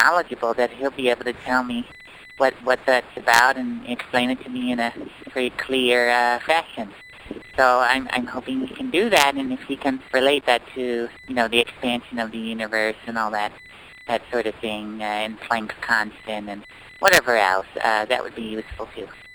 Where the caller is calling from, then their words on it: Boulder, Colorado, United States; I'm calling from Boulder, Colorado.